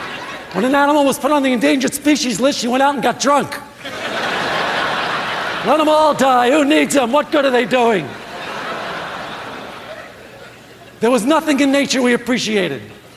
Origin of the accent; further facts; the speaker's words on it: Brooklyn, New York, United States; born or raised there